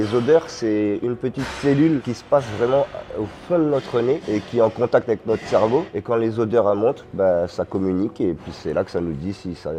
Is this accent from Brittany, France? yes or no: no; Paris, Île-de-France, France; comme je suis parisien, je vais pas à la piscine et puis j'ai pas accès à la mer.